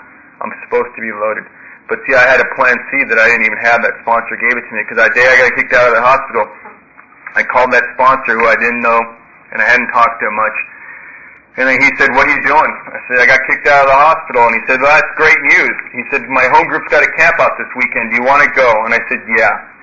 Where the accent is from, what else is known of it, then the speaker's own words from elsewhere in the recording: Santa Monica, California, United States; and I grew up in Santa Monica